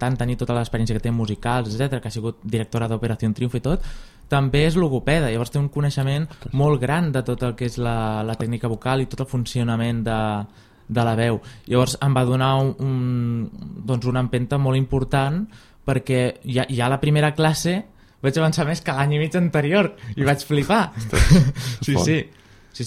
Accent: Puigcerdà, Catalonia, Spain; moved away as an adult; perquè jo sóc de Puigcerdà i és el que quedava més a prop. I després ja quan vaig baixar a Barcelona per estudiar a la universitat

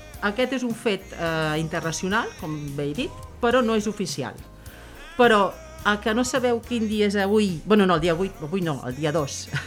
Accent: Parets del Vallès, Catalonia, Spain; sóc de l'Eixample de Parets del Vallès.

